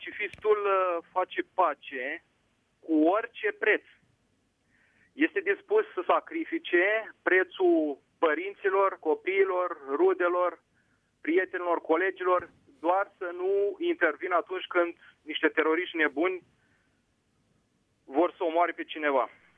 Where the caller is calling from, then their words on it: Bacău, Bacău County, Romania; din Bacău și ascult cu mult interes emisiunea dumneavoastră. Sunt un creștin practicant și un iubitor de pace.